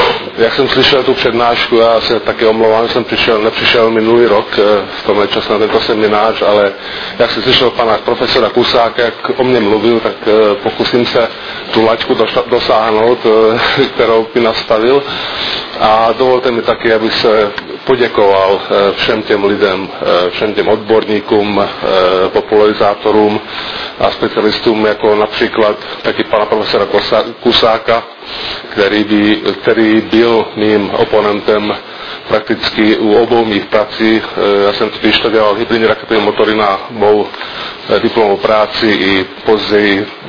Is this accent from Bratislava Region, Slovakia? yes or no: no; Dunajská Streda, Trnava Region, Slovakia; Czech is a second language; jsem z Dunajské sedy ze Slovenska.